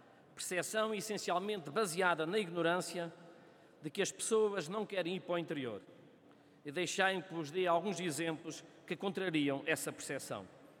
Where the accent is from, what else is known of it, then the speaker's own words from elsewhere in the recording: Trás-os-Montes, Portugal; Finalizo como transmontano e homem do interior